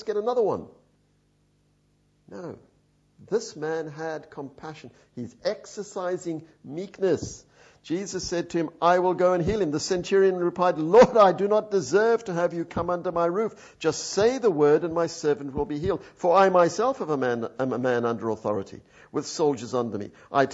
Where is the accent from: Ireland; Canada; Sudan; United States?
Sudan; I saw it in Somalia. I grew up in Sudan. I grew up in Africa and I saw them around me.